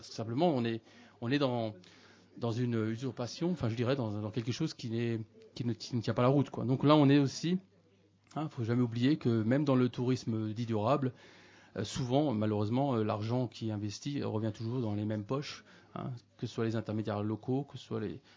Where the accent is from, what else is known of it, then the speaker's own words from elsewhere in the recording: Grand Est, France; je suis alsacien, d'accord, donc j'habite à Strasbourg. Hein. Et j'habite 6 mois par an à Bali, d'accord, qui est une île en Indonésie